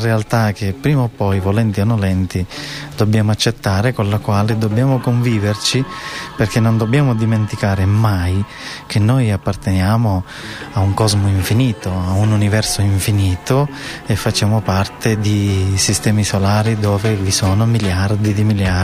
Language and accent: Italian; Sicily, Italy; io sono nato in Sicilia, sono siciliano